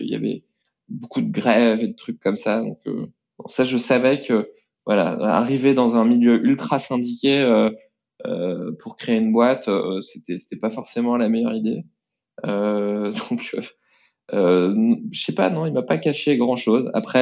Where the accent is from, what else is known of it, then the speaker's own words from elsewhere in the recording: Nantes, Pays de la Loire, France; je suis nantais, voilà. J'ai grandi à Nantes toute mon enfance jusqu'à mon lycée, dans une famille nombreuse, 5 enfants